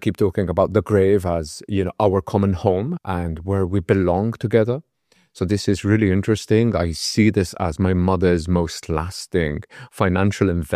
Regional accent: Malta; first language mt; English is a second language; Even though it's my native language, I had never written in Maltese.

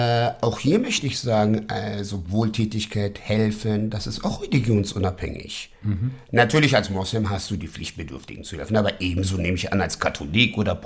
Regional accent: Berlin, Germany; ich bin ein gebürtiger West-Berliner. So, und ich werde jetzt 50 dieses Jahr und man ist hier aufgewachsen.

